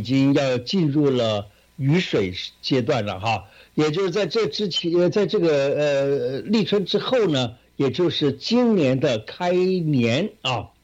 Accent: China; 这个是我们中国人的这种很特殊的一种计算这个年岁的方法。

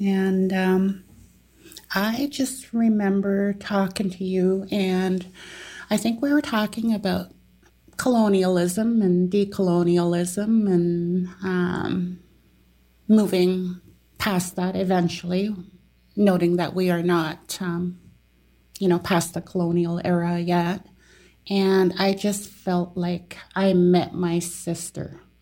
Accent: Teslin, Yukon, Canada; or they call me … I exist as a Tlingit woman. I'm from the Eagle Clan and from Teslin. I live in Tagish right now.

